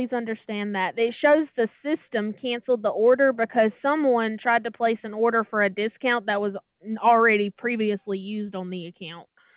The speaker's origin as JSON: {"language": "English", "region": "Mississippi", "country": "United States", "lives_now": "Maine, United States", "said": "I'm originally from Mississippi. However"}